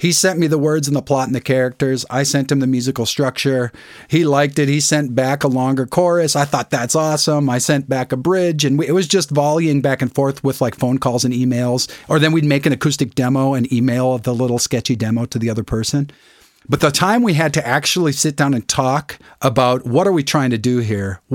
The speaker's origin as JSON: {"language": "English", "region": "Midwest", "country": "United States", "said": "I mean, I'm a Midwesterner."}